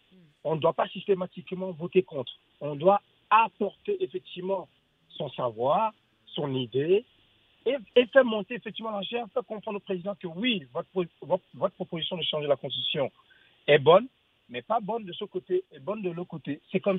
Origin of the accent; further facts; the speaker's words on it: Togo; je ne suis pas béninois pour vous dire, je suis togolais